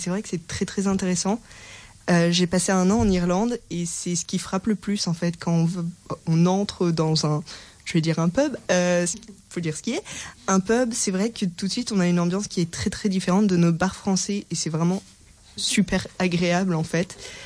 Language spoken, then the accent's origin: French; eastern France, France; Et moi, contrairement à Malo, justement, je viens pas du tout de Bretagne, je viens de l'Est de la France.